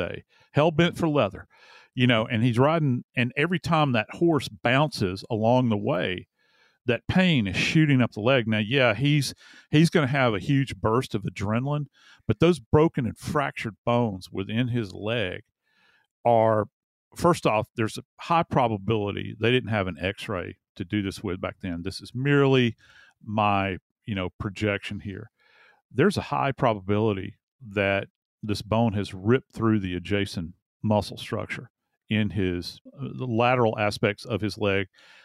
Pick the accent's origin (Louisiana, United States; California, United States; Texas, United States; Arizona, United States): Louisiana, United States; they'll think of my home state of Louisiana when you think swamp.